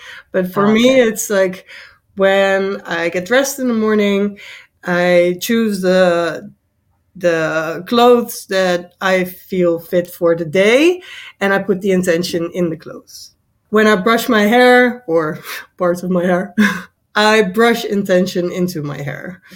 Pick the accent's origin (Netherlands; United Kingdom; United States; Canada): Netherlands; I am from the Netherlands.